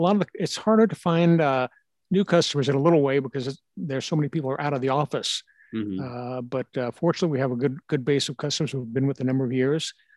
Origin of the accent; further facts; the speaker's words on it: New Orleans, Louisiana, United States; I grew up in New Orleans. So skiing is not one of my skills